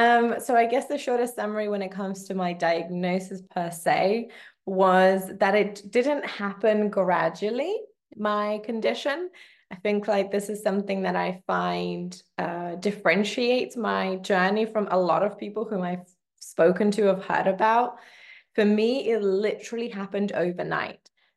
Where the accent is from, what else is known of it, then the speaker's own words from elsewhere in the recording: England, United Kingdom; also born or lived in Poland; now in Munich, Germany; I was born in Poland, raised in England, but I live in Munich, Germany.